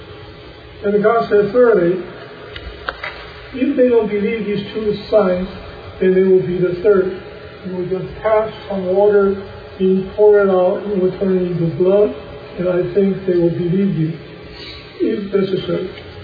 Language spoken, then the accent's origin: English; Taiwan; I grew up in Taiwan. When I was a student, a young boy there, I learned to speak Taiwanese quite well.